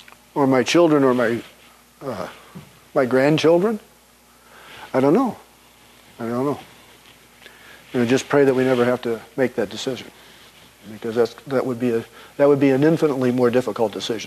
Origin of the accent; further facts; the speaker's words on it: Saginaw, Michigan, United States; when I was a kid growing up, the church I grew up in Saginaw, Michigan, was founded by missionaries.